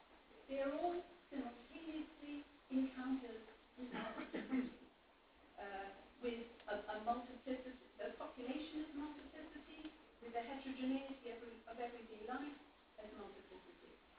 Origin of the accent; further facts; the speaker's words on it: Bolton, North West England, United Kingdom; I come from Bolton.